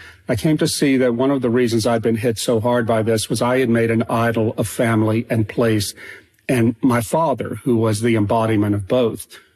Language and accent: English; Louisiana, United States; also born or lived in Philadelphia; I moved with my wife and kids back to my hometown in Louisiana from Philadelphia, not because I particularly wanted to live in a little village on the river